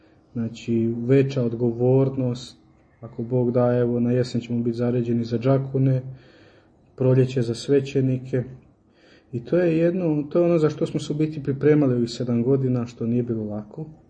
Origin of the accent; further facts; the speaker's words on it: Đakovo, Osijek-Baranja County, Croatia; kako si rekao, inače Slavonac, dolazim iz Osijeka, rođen u Osijeku, odgajan u Đakovu, kršten i krizman u Đakovu. Volim reći za sebe da sam Đakovčanin, ali evo, Osijek i Đakovo su mi jednako dva najdraža grada